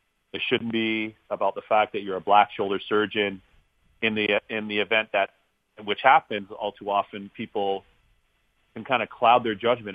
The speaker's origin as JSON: {"language": "English", "country": "Canada", "tie": "born or raised there", "lives_now": "United States", "said": "So my ancestral home's Barbados in the Caribbean. You know, I was born and raised in Canada, and home for me is the United States."}